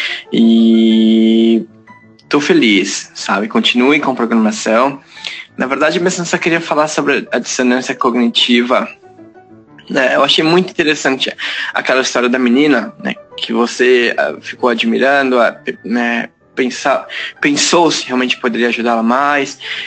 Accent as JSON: {"language": "Portuguese", "country": "Brazil", "lives_now": "United Arab Emirates", "said": "eu, né, como brasileiro, a gente fica, fala, poxa, essa pessoa tá passando fome"}